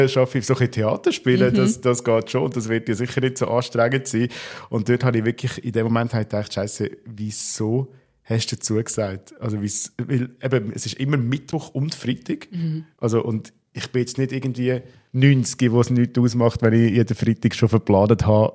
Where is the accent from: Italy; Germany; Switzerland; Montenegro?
Switzerland; Aargau; also ganz dort in der Nähe, wo ich aufgewachsen bin